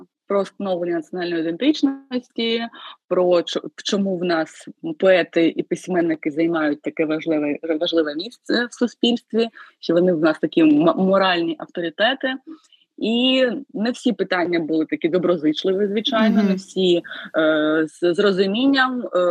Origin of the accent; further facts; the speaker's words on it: Donetsk, Donetsk Oblast, Ukraine; ми з Донецька родом, і саме там ми обрали українську літературу і культуру як вектор свого професійного розвитку і освіти.